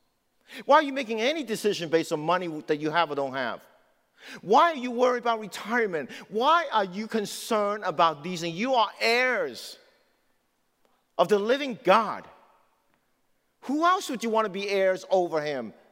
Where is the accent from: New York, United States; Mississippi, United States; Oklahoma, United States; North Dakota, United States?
New York, United States; New York City; I'm used to crowd. I'm from New York City.